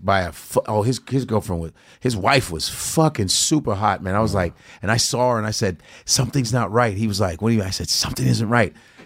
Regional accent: Chicago, Illinois, United States; As a white dude, when you date a black girl, I know dudes, growing up in Chicago

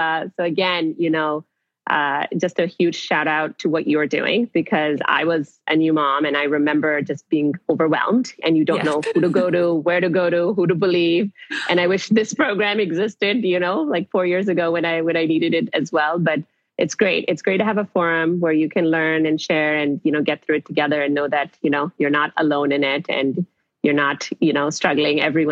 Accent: Pakistan; I'm originally from Pakistan

